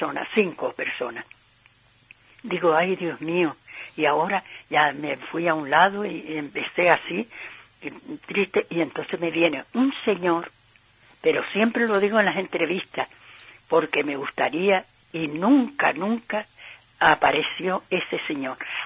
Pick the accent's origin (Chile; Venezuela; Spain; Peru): Spain; Canary Islands; Sí, canaria, claro, dice un trocito de mi tierra.